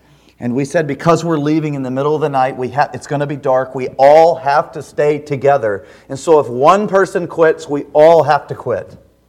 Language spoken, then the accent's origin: English; Kansas, United States; I'm from Kansas. It's flat land, and oxygen is plenteous